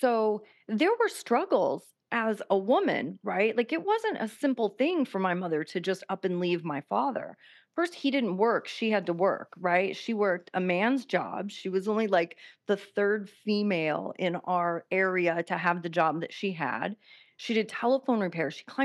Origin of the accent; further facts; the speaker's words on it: Kansas City, Missouri, United States; I grew up in Kansas City.